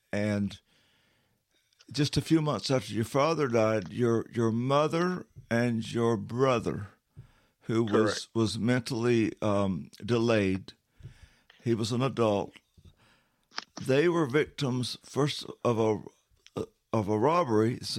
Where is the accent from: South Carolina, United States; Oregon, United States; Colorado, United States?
South Carolina, United States; That there used to be a joke where I grew up here in South Carolina.